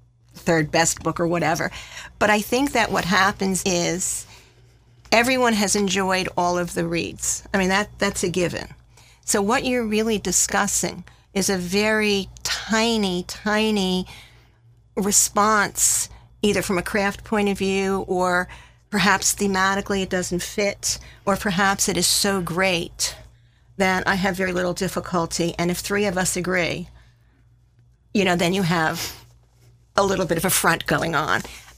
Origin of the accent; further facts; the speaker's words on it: New Jersey, United States; Well, okay, first I'm from Jersey, so I come with attitude, okay? You know, and we have the shore.